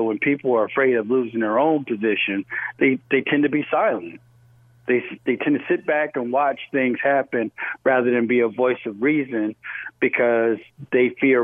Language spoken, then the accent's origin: English; Rochester, New York, United States; Well, Shaletta, you know, I come from Rochester, New York